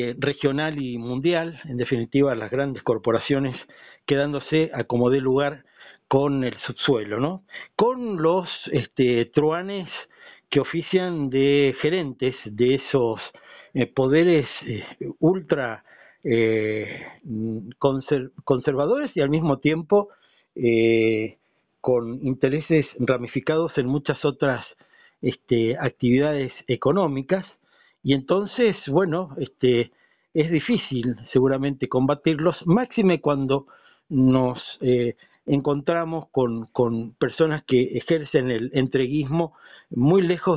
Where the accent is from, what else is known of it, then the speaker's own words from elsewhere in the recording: Mendoza, Argentina; me permití como ciudadano mendocino pedirte disculpas en nombre del Estado de Mendoza